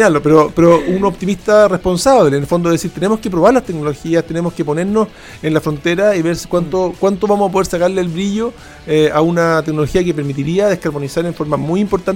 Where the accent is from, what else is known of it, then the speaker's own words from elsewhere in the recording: Chile; no somos los chilenos diciendo que estamos en una posición muy favorable, sino que efectivamente las condiciones de nuestro desierto en el norte y de nuestro Magallanes